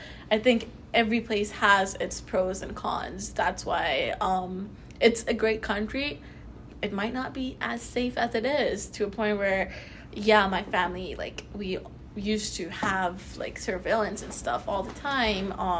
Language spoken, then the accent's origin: English; New York, United States; also born or lived in Pakistan; Yeah, as a young Pakistani girl. Between me and my siblings, my eldest sibling is born in New York. I'm born and raised in New York.